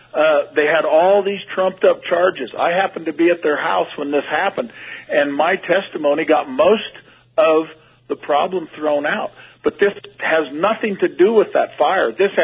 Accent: Oregon, United States; When I grew up in Southeast Oregon, there was a...

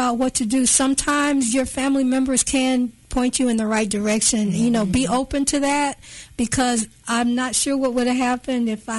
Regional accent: Kansas City, United States; And honestly, I just didn't get that growing up in Kansas City like that.

